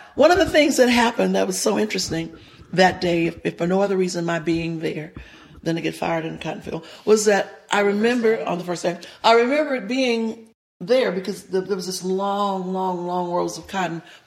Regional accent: the South, United States; one of the things growing up in the South that I always yearned and always desired was to have a daddy.

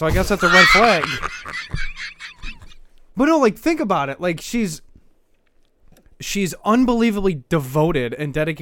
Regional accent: Ireland; But I'm Irish, so that's what you got.

